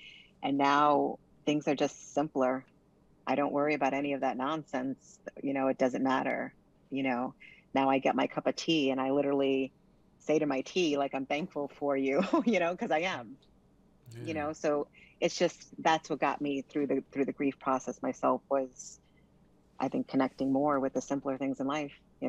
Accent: Brooklyn, New York, United States; I'm from Brooklyn, New York. I'm a city girl.

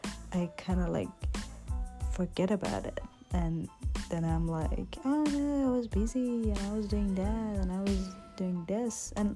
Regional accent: Iran; moved away as an adult; now in Wollongong, Australia; I am recording this from Wollongong, Australia. Oh yeah, I made it. I left Iran about a year and a half, a whole year and a half ago.

